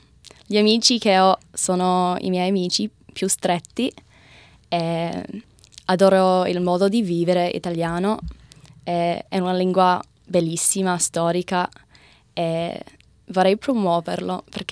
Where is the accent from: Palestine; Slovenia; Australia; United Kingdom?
Australia; Italian is a second language; Io dico, no, sono australiana tutto, tipo 100%, tutti e due i genitori sono australiani, però mi sento italiana nell'anima